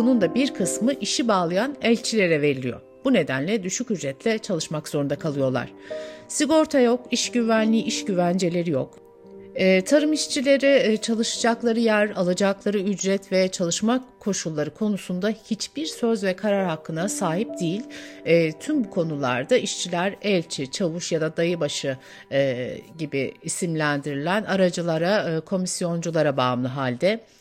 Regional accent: Eyyubiye, Şanlıurfa, Turkey; now in Malatya, Turkey; Urfa'nın Eyyubiye ilçesinden Malatya'ya geldim. Kürdüm. 70 yaşındayım.

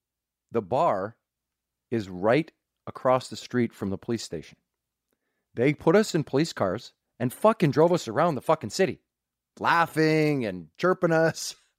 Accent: Dryden, Ontario, Canada; you ask me about growing up in Dryden, he left. When I got to high school, he left to go play junior hockey in Thunder Bay.

